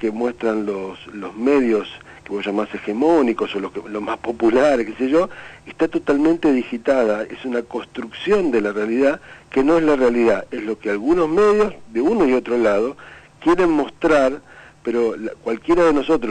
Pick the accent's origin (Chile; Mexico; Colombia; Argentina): Argentina; San Justo, Buenos Aires Province; me crié en San Justo, en el conurbano bonaerense